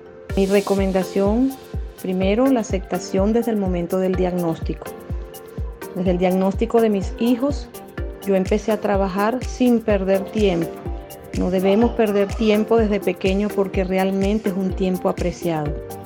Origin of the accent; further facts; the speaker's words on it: Valle de la Pascua, Guárico, Venezuela; now in Caracas, Venezuela; Soy de Valle de la Pascua, estado Guárico. Resido en la ciudad de Caracas.